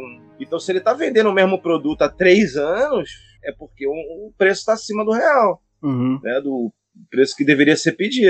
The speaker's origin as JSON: {"language": "Portuguese", "region": "Rio de Janeiro", "country": "Brazil", "said": "Nessa época eu morava no Rio, sou carioca."}